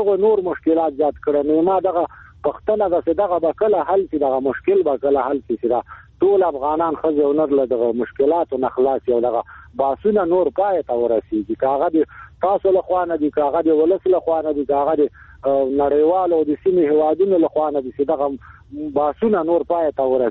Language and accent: Pashto; Afghanistan; زه افغان مهاجر يم، کډلی زدران يم